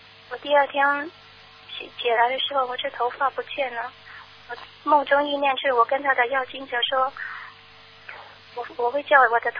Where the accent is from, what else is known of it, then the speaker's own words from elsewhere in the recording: Guangdong, China; 我是广东这边的。